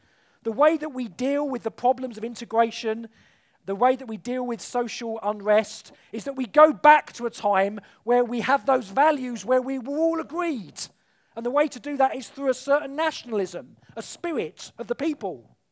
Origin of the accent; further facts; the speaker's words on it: United Kingdom; Now, how can I say anything, well, one as a Brit talking about Europe with our situation in terms of our relationship with Europe